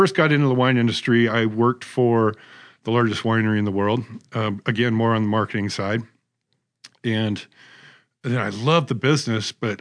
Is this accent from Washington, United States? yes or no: yes; Seattle, Washington, United States; I grew up in the Seattle area.